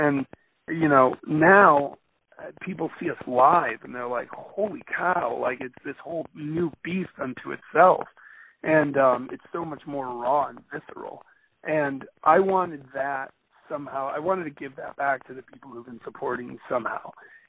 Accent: Chicago, Illinois, United States; I always feel like I mispronounce that because I'm from Chicago, you know.

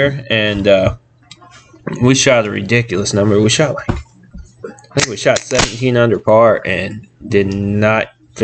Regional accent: Monroe, Louisiana, United States; we're from Monroe or whatever, so we want to listen to it because they talk about Monroe State Panther sports or whatever.

